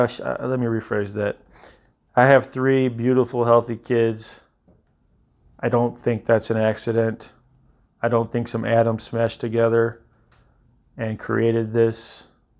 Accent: Hammond, Indiana, United States; 44 years old, born and raised in Hammond for the most part. Had my stints of living in trailer parks in Gary. But besides that, Hammond's been predominantly where I've lived and worked my whole life.

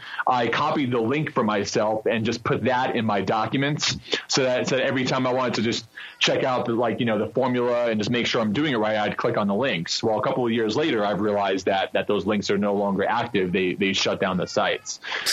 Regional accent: New York, United States; accent: New York; because I'm from New York and I still talk like a New Yorker.

